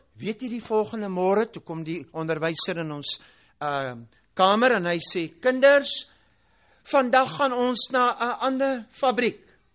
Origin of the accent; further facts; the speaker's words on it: Free State, South Africa; toe ek in Suid-Afrika groot geword het, toe ons kleinkinders was, was ons verskriklik arm gewees. Ons het daar in 'n dorpie in die Vrystaat groot geword